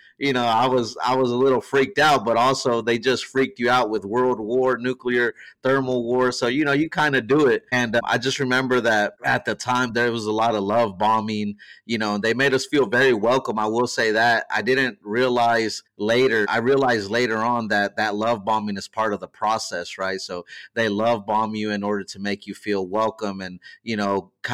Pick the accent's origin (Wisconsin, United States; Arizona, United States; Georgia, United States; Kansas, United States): Kansas, United States; Wichita; I'm from Wichita, Kansas. So when we drive to the church, it's a neighborhood.